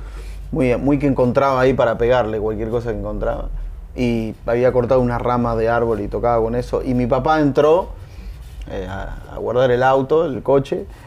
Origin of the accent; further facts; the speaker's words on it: Arroyo Seco, Santa Fe, Argentina; Yo soy de Arroyo Seco, que es una ciudad hoy en día, en ese momento era un pueblo, y me llevó a Rosario, que es la ciudad más, digamos, cercana, más grande que había